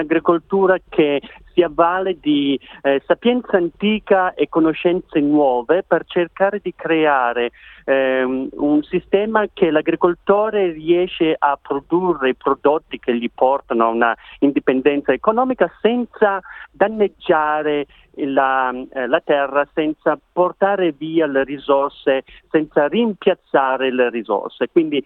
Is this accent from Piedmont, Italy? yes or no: yes; Piedmont, Italy; io sono nato e cresciuto in provincia di Torino, in una cascina delle mucche da latte, quindi noi si andava in giro a raccogliere le erbe selvatiche